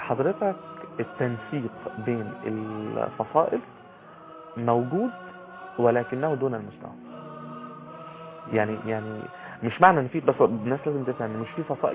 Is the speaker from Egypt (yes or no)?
yes; Egypt; احنا مصريين